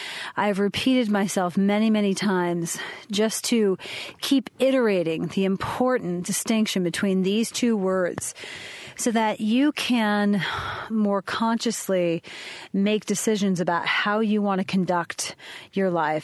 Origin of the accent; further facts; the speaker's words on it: Arizona, United States; I was raised in Arizona, and I love dry heat.